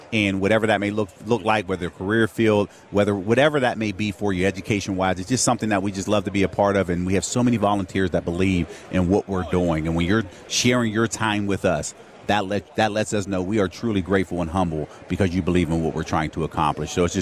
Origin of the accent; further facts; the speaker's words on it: Pittsburgh, Pennsylvania, United States; End up coming back, going to Pittsburgh, which is my hometown.